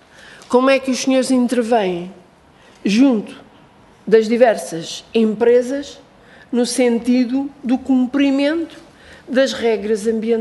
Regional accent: Vila Franca de Xira, Lisbon, Portugal; na área metropolitana de Lisboa, eu sou de Vila Franca de Xira

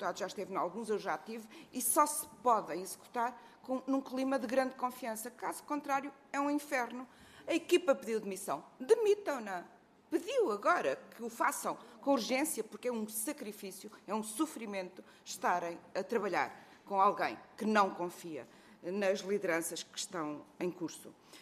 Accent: Beira, Portugal; Na minha terra, que sou beira

